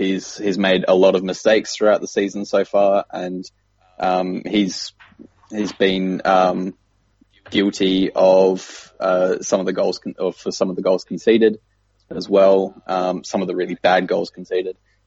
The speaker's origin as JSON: {"language": "English", "country": "Australia", "said": "I mean, as an Australian and as an RL Reds fan, I bloody well hope so."}